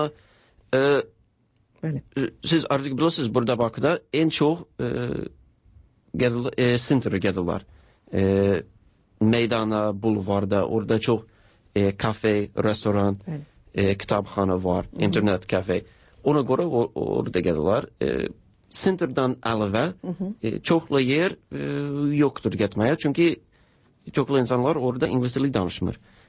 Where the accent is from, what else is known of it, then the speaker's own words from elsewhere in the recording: United States; Azerbaijani is a second language; now in Azerbaijan; Amerika'da ben özüm kentliyim, şehirden. Çok balaca, ancak 2000 insan var.